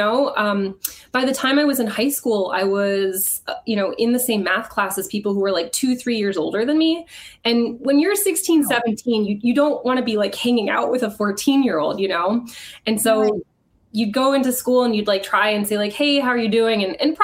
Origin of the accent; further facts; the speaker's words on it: Houston, Texas, United States; also born or lived in Chicago / Seattle; I was born in Houston. I moved to Chicago kind of for about the middle school years, and I went to high school out in the suburbs of Seattle.